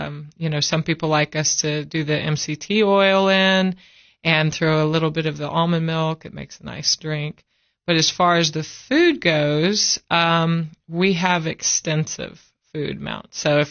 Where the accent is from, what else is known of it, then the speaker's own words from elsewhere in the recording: Arizona, United States; I'm from Arizona, so we'd walk down to the 7-Eleven or Circle K, fill up on candy, drink 2-liter Cokes, you know.